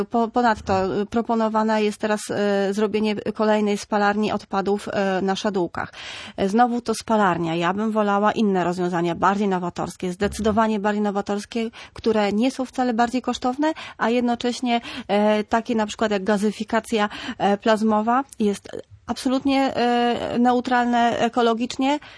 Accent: Gdańsk, Pomeranian Voivodeship, Poland; No więc ja jestem gdańszczanką od urodzenia

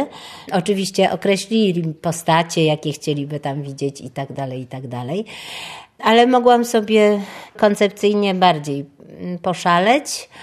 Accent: Sopot, Pomeranian Voivodeship, Poland; born there; Sopot, ja się urodziłam w Sopocie i znam go no, już dużo lat

